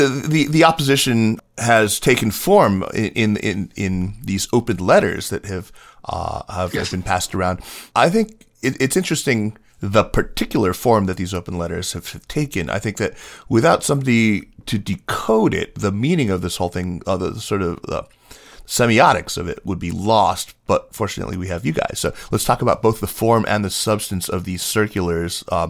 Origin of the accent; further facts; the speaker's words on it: Tucson, Arizona, United States; It's Phoenix, unfortunately. Tucson's the better city. I grew up in Tucson.